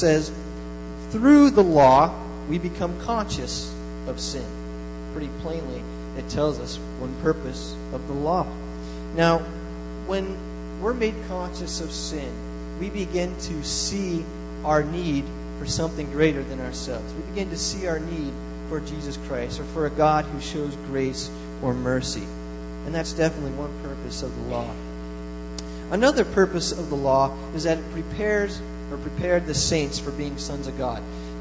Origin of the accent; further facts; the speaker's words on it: North East, Pennsylvania, United States; And where I grew up in Erie County, I lived in a small town called Northeast Pennsylvania. It's as far as north as you can go in PA before you cross over into the New York border.